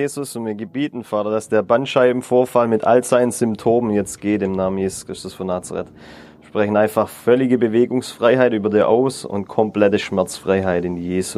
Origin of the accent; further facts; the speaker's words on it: Baden-Württemberg, Germany; accent: Swabian; Also ich komme aus dem Schwabenland, vielleicht hört man es. Ich arbeite ein bisschen dran.